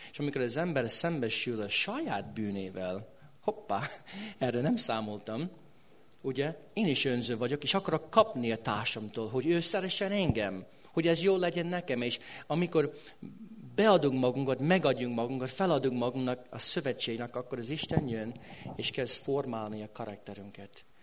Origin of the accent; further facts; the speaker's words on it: United States; Hungarian is a second language; Én amerikai vagyok, de mégis merem kimondani